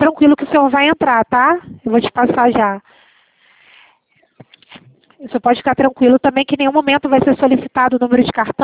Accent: Rio de Janeiro, Brazil; eu sou do Rio de Janeiro

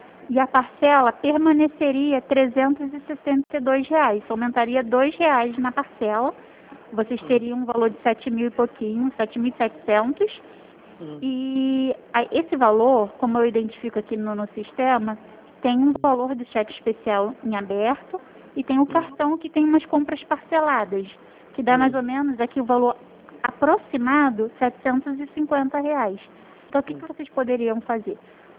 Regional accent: Santa Cruz, Rio de Janeiro, Brazil; Santa Cruz aqui é Rio de Janeiro.

